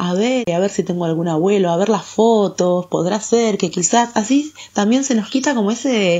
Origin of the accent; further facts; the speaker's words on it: Argentina; Yo siempre como me preguntan, ¿vos de dónde sos? Yo soy argentina